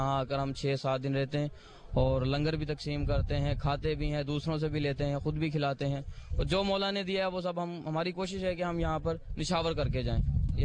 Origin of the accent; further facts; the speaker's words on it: Faisalabad, Punjab, Pakistan; تو میں فیصل آباد سے آیا, فیصل آباد کا, تو پھر میں یہاں پر آیا.